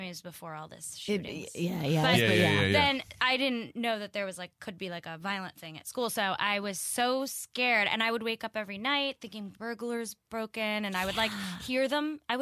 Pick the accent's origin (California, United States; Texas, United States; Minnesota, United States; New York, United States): New York, United States; Staten Island; I grew up in Staten Island, and there was a period of time where, like, all the houses were getting broken into.